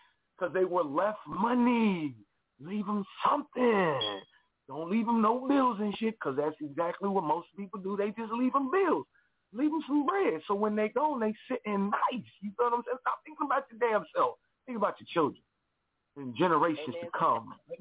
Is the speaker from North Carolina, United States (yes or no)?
no; Kansas City, Missouri, United States; But without Kansas City, without my hometown, I wouldn't be who I am today.